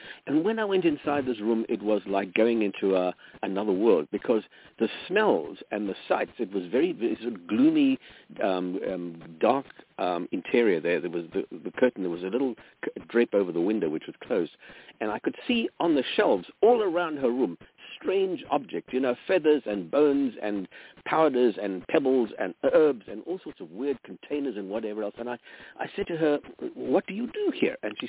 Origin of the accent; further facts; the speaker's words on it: South Africa; I grew up in South Africa, and those were the days when apartheid ruled supreme.